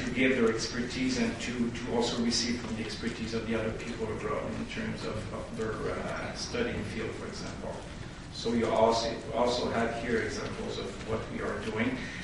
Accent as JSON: {"language": "English", "town": "Shawinigan", "region": "Quebec", "country": "Canada", "second_language": "English", "said": "you will excuse bad quality of my English. It's my second language. And I'm from Shawinigan originally"}